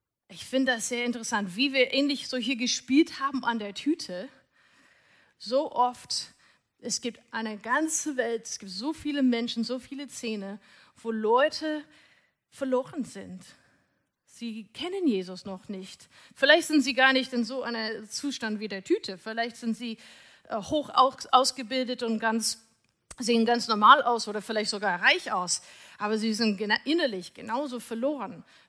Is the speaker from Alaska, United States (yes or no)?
no; Seattle, Washington, United States; German is a second language; now in Germany; vielleicht hört ihr schon an meinem Akzent, ich bin nicht gebürtig Deutsche. Ich bin eigentlich ursprünglich aus USA. Ich bin in Seattle geboren, das ist auf der Nordwestküste, so ganz oben links, ungefähr 3 Stunden südlich von Kanada.